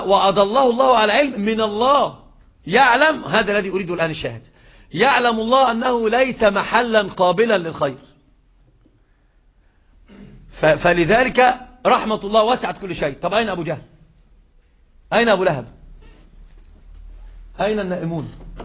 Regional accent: Egypt; وإحنا عندنا في مصر يقولون اللي ما يعرفك

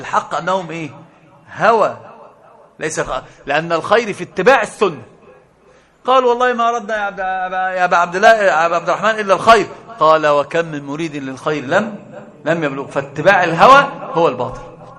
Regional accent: Egypt; أنا لما أتكلم باللغة العربية لا يعرفون من أين، يحسبونني خليجا خليجيا. كل حتى هناك لما ذهبت في المازيع يحسبونني خليجيا ما يعرفون أنا مصري. فتكلمت ما تكلمت أفصحت عن نفسي بالكلام المصري، اللكنة المصرية خلاص مشهورة

